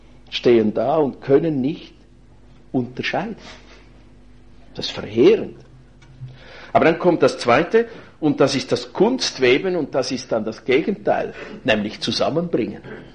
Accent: Switzerland; weil das bei uns in der Schweiz in einigen Kantonen Gesetz ist

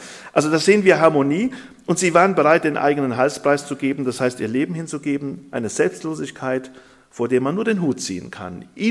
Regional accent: Burbach, North Rhine-Westphalia, Germany; Das Zusammenkommen in Burbach, wo ich herkomme, hat so begonnen.

